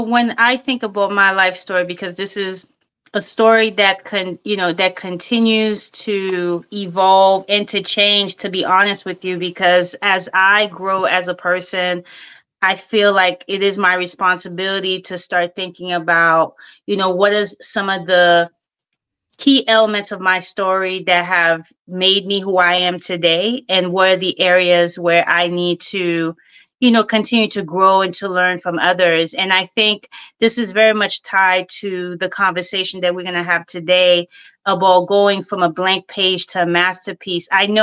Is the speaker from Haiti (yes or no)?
yes; Haiti; now in United States; I was born in the States, but I grew up in Haiti. My family's from Haiti, Martinique, and France. I spent, you know, my formative years there before coming back to the States.